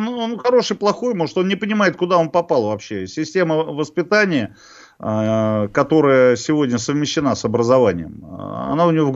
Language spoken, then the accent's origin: Russian; Russia; это еще пока нет такого лозунга, который существует у нас на родине, в нашей России.